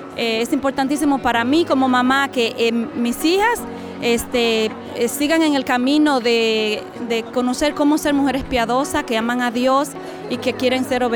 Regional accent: Dominican Republic; now in Grand Rapids, United States; vivo en Michigan, en Grand Rapids, y soy dominicana.

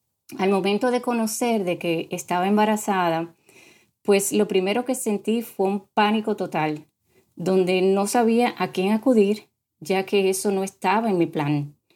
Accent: Dominican Republic; now in Miami, United States; como dice Patricia, vivo en la ciudad de Miami, Florida. Soy de origen dominicana.

